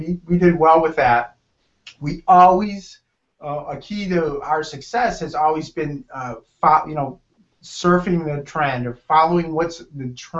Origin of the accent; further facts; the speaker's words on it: Michigan, United States; I grew up in the Midwest in Michigan